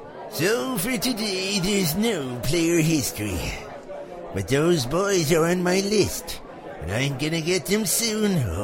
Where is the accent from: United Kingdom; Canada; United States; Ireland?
Ireland; As you all know, he's an Irishman, and I'm an Irishman